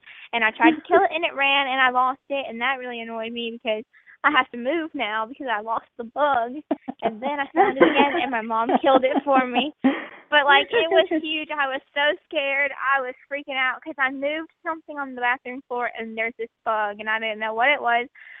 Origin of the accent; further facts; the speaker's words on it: Alabama, United States; also born or lived in Cincinnati; but I'm from Alabama, but I lived in Cincinnati, Ohio for 10 years. I just moved to Tennessee like a few months ago, so I don't have an accent.